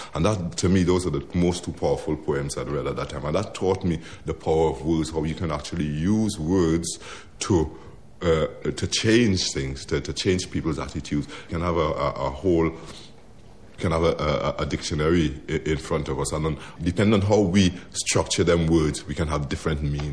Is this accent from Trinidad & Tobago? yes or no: yes; Trinidad & Tobago; moved away; Well, I came from Trinidad and Tobago in the Caribbean. I came here in the 1970s.